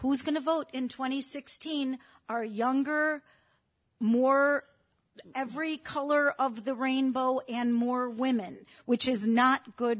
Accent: Wheaton, Illinois, United States; I'm from Wheaton. I'm a state, Illinois state representative.

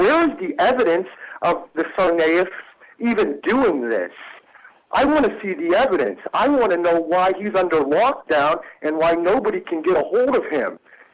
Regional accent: United States; I'm a young man. I'm an American. I love the country

